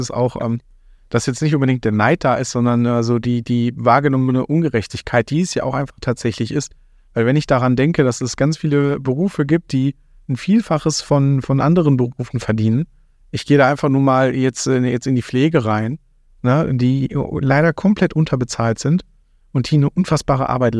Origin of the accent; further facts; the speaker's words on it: Dortmund, North Rhine-Westphalia, Germany; Ich bin im Dortmunder Norden aufgewachsen.